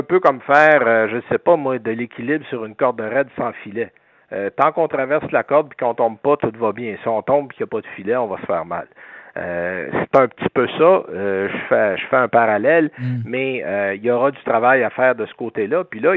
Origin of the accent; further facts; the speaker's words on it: Quebec, Canada; bon, c'est parce qu'on est Québécois, là, on est la goutte d'eau dans l'océan nord-américain.